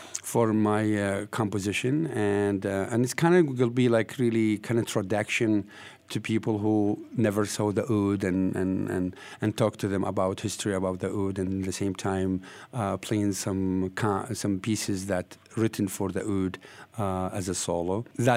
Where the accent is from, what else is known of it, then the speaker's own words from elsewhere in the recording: Iraq; the santur player from Iran, and I'm from Iraq, and that's what the Axis of Evil, right?